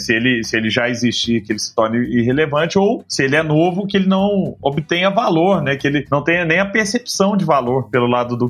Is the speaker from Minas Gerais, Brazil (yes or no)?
yes; Araguari, Minas Gerais, Brazil; moved away; lá em Araguari, que é a minha cidade natal, Herigueri, né, em inglês, lá em Herigueri, eu, há 20 anos atrás, quando morava lá